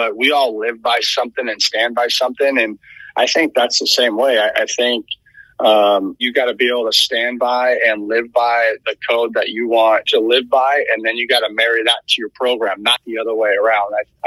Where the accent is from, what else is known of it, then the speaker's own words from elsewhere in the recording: Long Beach, California, United States; I ended up being a senior transfer from Texas Tech to Long Beach State back to my hometown.